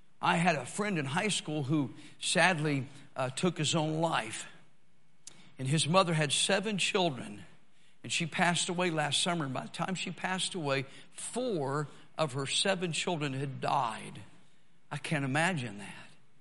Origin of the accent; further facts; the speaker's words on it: Tennessee, United States; And so I'm originally from Tennessee, so I don't talk real fast anyway usually.